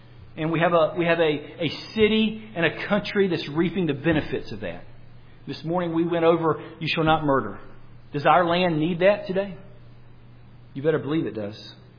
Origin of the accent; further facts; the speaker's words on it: North Carolina, United States; I grew up in North Carolina. Most of you know that from my accent. And I grew up with fields all around me.